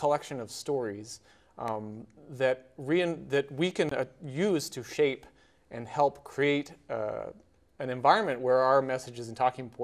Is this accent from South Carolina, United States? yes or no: yes; South Carolina, United States; Sure, I'll start. I grew up in South Carolina, enlisted in the Navy in 2012 as a mass communication specialist